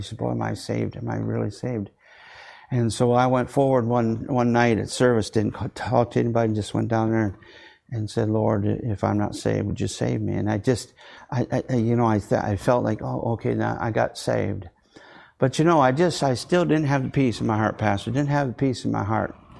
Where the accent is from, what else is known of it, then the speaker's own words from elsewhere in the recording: Lansing, Michigan, United States; I grew up in Lansing, Michigan. I grew up right next door to the church.